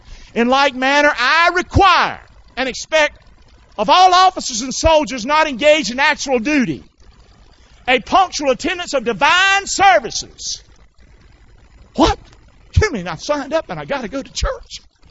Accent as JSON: {"language": "English", "town": "Rockingham", "region": "North Carolina", "country": "United States", "tie": "born or raised there", "said": "Where I grew up in North Carolina, Fayetteville. I grew up in Rockingham, Fort Bragg."}